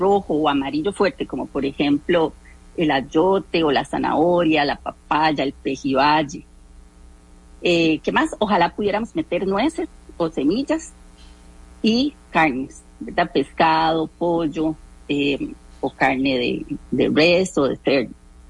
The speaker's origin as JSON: {"language": "Spanish", "region": "San José", "country": "Costa Rica", "said": "yo soy costarricense, ¿verdad? Nací aquí en San José."}